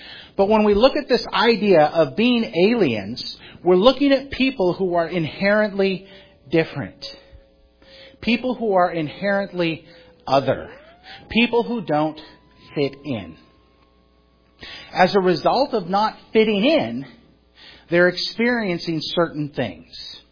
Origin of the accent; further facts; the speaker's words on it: Texas, United States; I grew up on the Texas-Mexico border, so going down to Mexico never counted for me because that was just like going home.